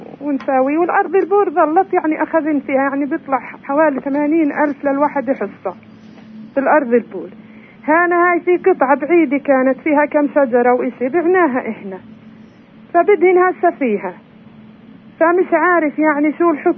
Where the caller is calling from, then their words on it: Nablus, West Bank, Palestine; منطقة نابلس